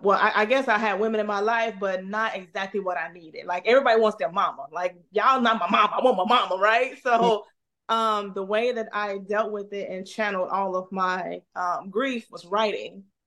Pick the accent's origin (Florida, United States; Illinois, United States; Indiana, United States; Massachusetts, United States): Indiana, United States; Gary; I'm just a hometown girl, born and raised in Gary, Indiana. Very small town where everybody knows everybody.